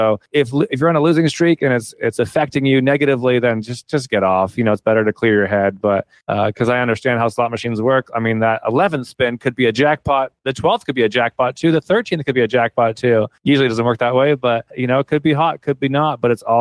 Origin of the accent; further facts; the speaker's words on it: Canada; now in United States; I'm from Canada and I had just moved to the US.